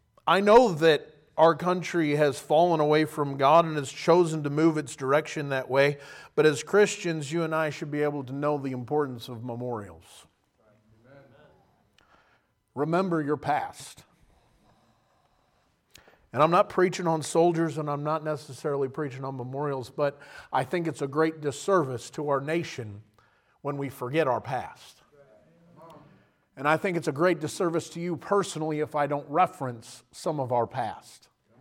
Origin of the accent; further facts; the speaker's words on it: United States; As an American, I think you ought to remember those who have given their lives so you're still in freedom and liberty today.